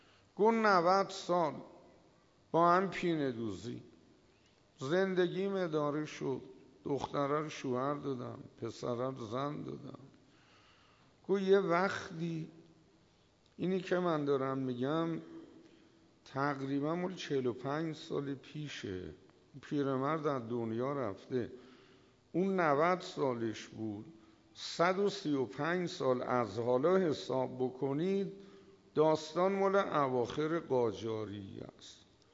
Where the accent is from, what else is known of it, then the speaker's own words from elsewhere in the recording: Iran; من زائرم، از ایران اومدم، 1 ماه هست اینجا